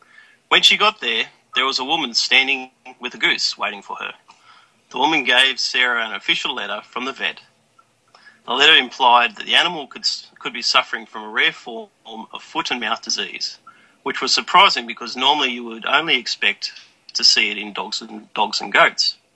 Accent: New South Wales, Australia; also born or lived in Sydney, Australia / Laguna, United States; originally I was born in Sydney. I lived there for about 6 years and then moved up to the north coast of New South Wales in Australia. I was there for about 4 or 5 years and then I moved to the US for 3 years in Laguna.

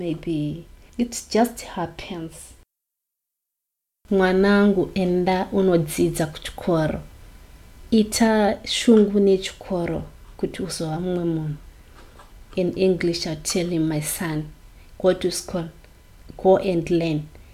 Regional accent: Harare, Zimbabwe; born there; I was born in Harare, Zimbabwe. I'm 32 years old. I'm married and I have 2 kids.

